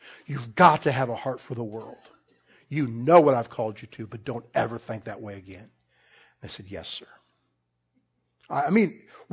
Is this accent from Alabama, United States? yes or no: no; Illinois, United States; some of my friends from growing up in Illinois were there to honor Julie.